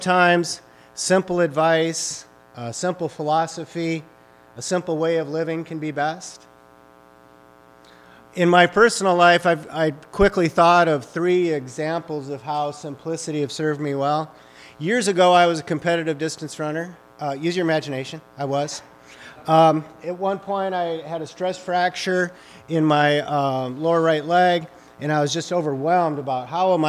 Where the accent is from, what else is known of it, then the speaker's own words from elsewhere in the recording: Midwest, United States; also born or lived in Alabama; But I'm from the Midwest, and I can talk really fast. You may not, if you've never lived anywhere else, you don't know how fast we talk. I lived in Alabama during my youth for about 2.5 years, and they were like, son, slow it down.